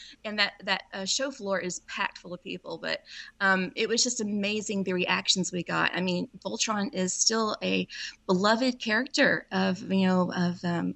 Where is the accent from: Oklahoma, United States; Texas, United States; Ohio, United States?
Oklahoma, United States; Priscilla; I walked about a mile downtown in my hometown, Priscilla, Oklahoma, and went to Western Auto